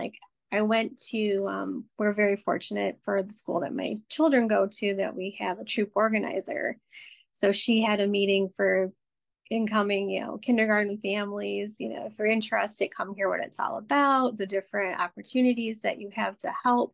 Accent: Michigan, United States; now in Plymouth, United States; So I'm from Plymouth. Originally, I was from downriver, Michigan, and then moved out here.

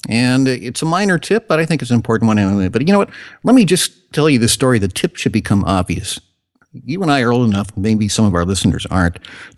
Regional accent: Illinois, United States; now in Connecticut, United States; And you mentioned my home state of Illinois. Yes, my native state, but I live in Connecticut and have for some time.

